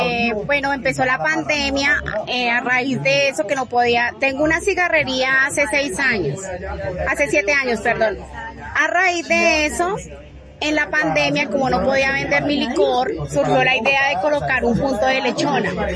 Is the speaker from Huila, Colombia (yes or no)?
yes; La Plata, Huila, Colombia; Bueno, yo soy orundia del Huila, de la Plata Huila.